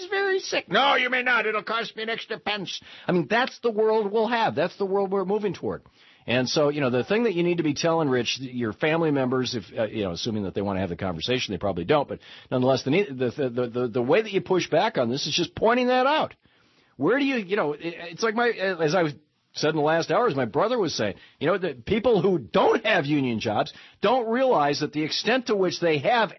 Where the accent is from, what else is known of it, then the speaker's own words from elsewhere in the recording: Lansing, Michigan, United States; the same thing happen to Flint, Michigan when I was growing up, a town just down the road from where I grew up in Lansing.